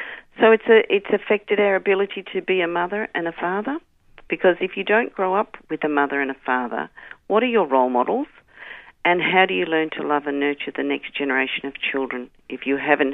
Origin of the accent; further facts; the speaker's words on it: Geelong, Victoria, Australia; I grew up in an orphanage in Geel